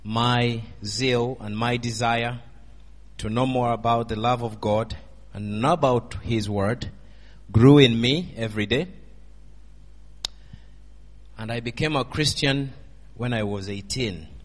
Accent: Uganda; I'm from Uganda. I am a Ugandan, and I was born in Uganda. I was born long, long time ago, in the times when Idi Amin was the president, in the 70s.

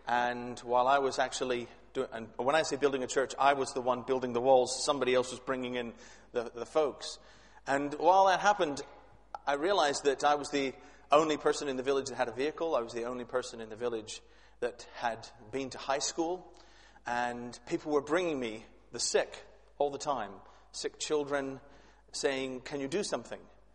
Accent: Canada; moved away as an adult; also born or lived in Mexico; now in Glasgow, United Kingdom; can guess I'm not a native Glaswegian. I am a Canadian implant. I've been over here for a few years now, but I have been in church missions and actually been away from my home country of Canada now for 28 years.

